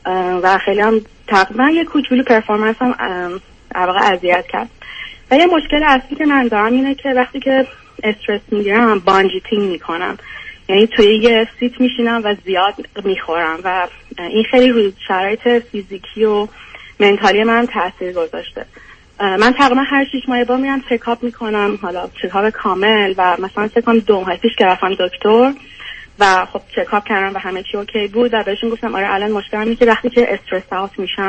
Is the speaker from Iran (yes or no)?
yes; Iran; moved away as an adult; now in United States; ولی از 18 سالگی از ایران اومدم بیرون. اول آندرگردم یه کشور دیگه بودم، بعد در مستر و پی‌اچ‌دی اومدم آمریکا.